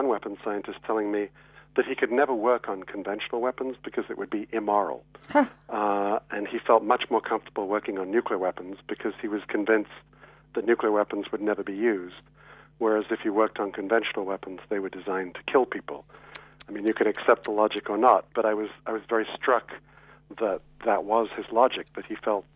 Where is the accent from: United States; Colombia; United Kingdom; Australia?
United Kingdom; accent: British; The Americans tend to have this thing about the British.